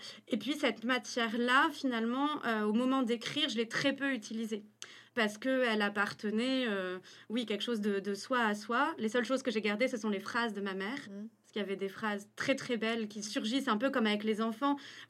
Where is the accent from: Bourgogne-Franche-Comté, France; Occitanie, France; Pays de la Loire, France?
Occitanie, France; Toulouse; On a grandi à Toulouse